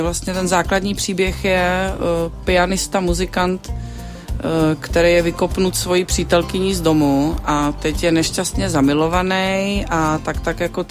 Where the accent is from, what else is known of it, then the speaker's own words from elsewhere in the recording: North Moravia, Czechia; Já pocházím ze Severní Moravy.